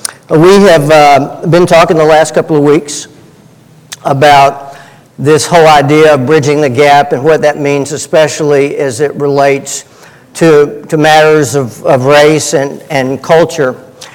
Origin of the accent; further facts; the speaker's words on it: Birmingham, Alabama, United States; I don't remember growing up in Birmingham. I don't remember seeing whites-only water fountains or seeing signs saying, you know, blacks go here, whites go here.